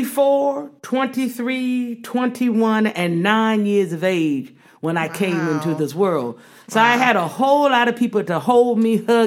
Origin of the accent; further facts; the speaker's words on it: Washington, District of Columbia, United States; I was born at Georgetown Hospital. I was raised in Northwest D.C. in Ward 4.